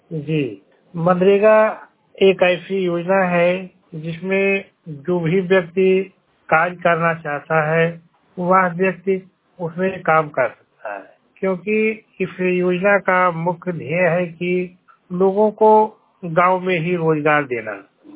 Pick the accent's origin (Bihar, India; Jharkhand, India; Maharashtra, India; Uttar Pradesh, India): Uttar Pradesh, India; मेरी उम्र 43 साल, विकास खंड सौघाट, जनपद बस्ती से का निवासी हूँ।